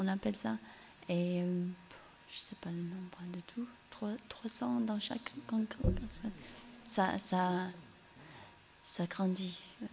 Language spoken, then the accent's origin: French; England, United Kingdom; French is a second language; je suis anglaise, ma mère est française, alors si je fais des fautes, c'est pour ça